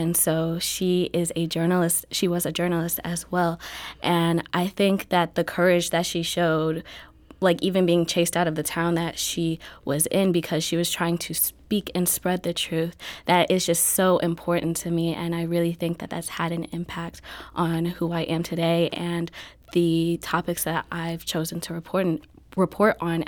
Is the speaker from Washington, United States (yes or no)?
no; St. Louis, Missouri, United States; So I grew up in St. Louis City until I was about maybe 12 or so, sixth grade. Mm-hmm. And then I moved out to the county